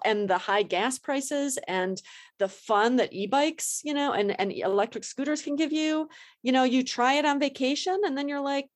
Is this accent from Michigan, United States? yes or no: yes; Detroit, Michigan, United States; I mean, I'm from Detroit, Michigan, right?